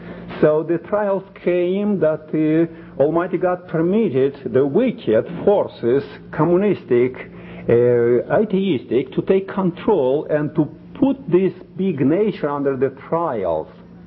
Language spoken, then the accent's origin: English; Russia; We are from Russia, from Soviet Union.